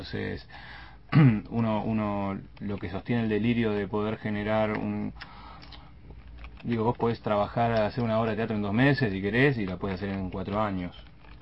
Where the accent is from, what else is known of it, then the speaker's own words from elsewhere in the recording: La Plata, Buenos Aires Province, Argentina; yo soy platense